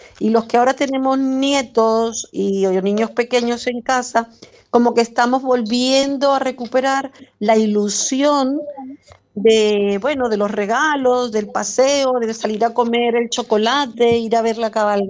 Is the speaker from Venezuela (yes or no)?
yes; Venezuela; Yo, claro, yo me crié en Venezuela y allí era el 1 de diciembre.